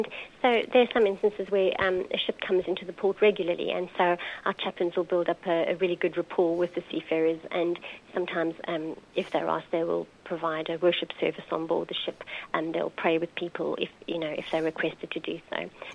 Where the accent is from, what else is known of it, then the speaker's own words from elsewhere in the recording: Johannesburg, Gauteng, South Africa; I grew up in South Africa, in Johannesburg. Mm-hmm. So, hence, you can hear from my accent, I'm not a local girl.